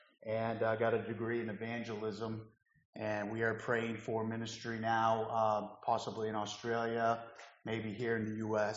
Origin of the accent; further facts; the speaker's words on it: Lisbon, Maine, United States; also born or lived in Indiana; I originally from Lisbon. I was born in Indiana, but my dad was stationed in Brunswick, a flight engineer for the Navy. And we grew up in Lisbon the whole time.